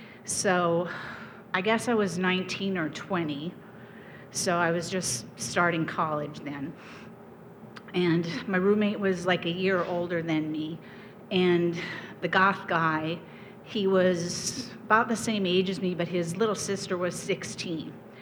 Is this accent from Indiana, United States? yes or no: no; Fargo, North Dakota, United States; moved away as an adult; also born or lived in New York City, United States; And I moved out to Brooklyn, to New York from Fargo. I grew up here in Fargo. And I moved to New York City ostensibly to go to college.